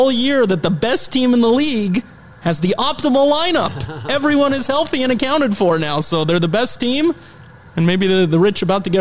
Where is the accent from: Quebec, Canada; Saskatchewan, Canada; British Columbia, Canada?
Quebec, Canada; Montreal; also born or lived in Syracuse, United States; Born and raised in Montreal and did my undergrad at Concordia University in Montreal, and then did a one-year grad program at Syracuse.